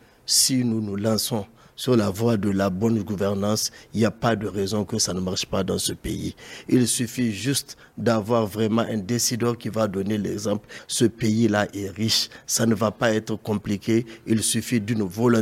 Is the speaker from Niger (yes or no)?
yes; Niger; Je suis candidat d'abord parce que je suis Nigérien.